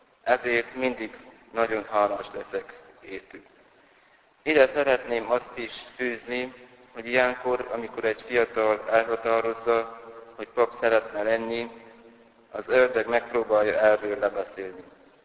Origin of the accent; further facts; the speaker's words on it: Sâncrăieni, Harghita, Romania; also born or lived in Miercurea Ciuc; első éves kispap vagyok. Csíkszeredában születtem 1997. augusztus 23-án. Szülőfalumban Csíkszentkirályon nevelkedtem